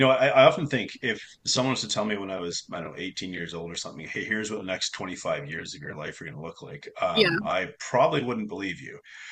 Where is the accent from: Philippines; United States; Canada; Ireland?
Canada; I'm a Canadian